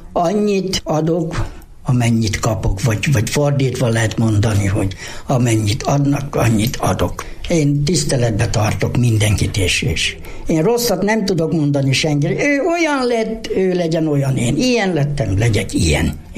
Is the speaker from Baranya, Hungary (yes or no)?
no; Dunakeszi, Pest, Hungary; born there